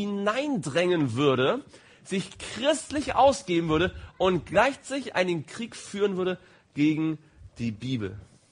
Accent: East Germany, Germany; Ich bin in der DDR aufgewachsen.

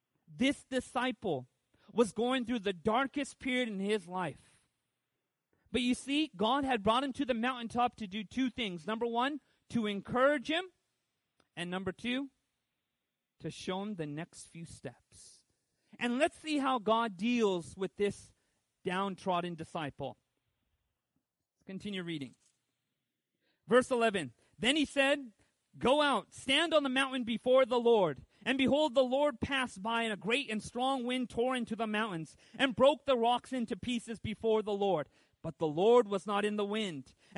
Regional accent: California, United States; I grew up in Southern California. You want to know the biggest animals in Southern California? Chihuahuas? And pigeons. Those are the biggest animals. That's what we have in Orange County.

